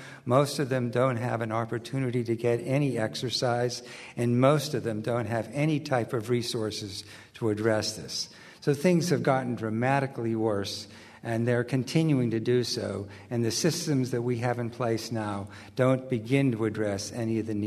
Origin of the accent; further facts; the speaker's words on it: East Coast, United States; now in Oakland, United States; I grew up in the East Coast, and I trained in pediatrics at Philadelphia and in Boston, and then returned to the University of Pennsylvania, and then moved to Oakland 31 years ago